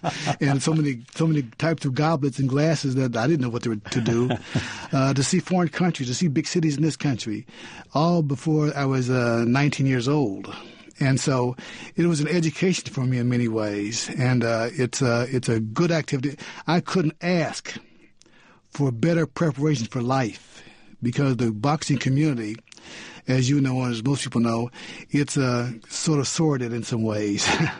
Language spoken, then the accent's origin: English; Toledo, Ohio, United States; I'm from Toledo, Ohio